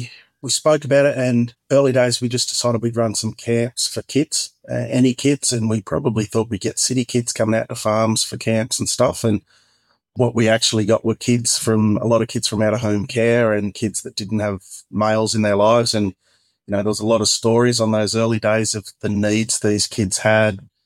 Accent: Cowra, New South Wales, Australia; also born or lived in Leeton; So I moved around a bit as a kid, but I was born in Leeton in New South Wales and then grew up kind of out in Cowra. Mum and Dad had a pub in Cowra, so we lived there for quite a fair chunk of my childhood.

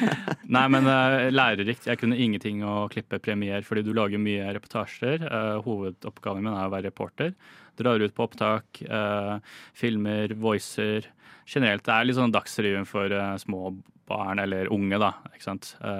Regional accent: Oslo, Norway; born there; Jeg er norsk-kineser. Foreldrene mine kommer fra Kina. Jeg er født her i Oslo.

